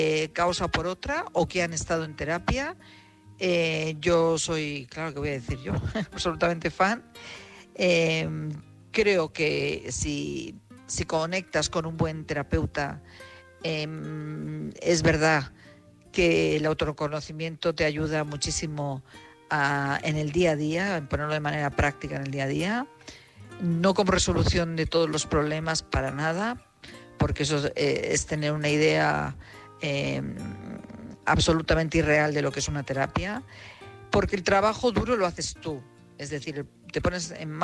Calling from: Madrid, Community of Madrid, Spain; de Madrid.

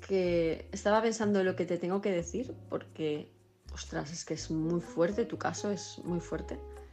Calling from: Palma de Mallorca, Balearic Islands, Spain; de Palma de Mallorca

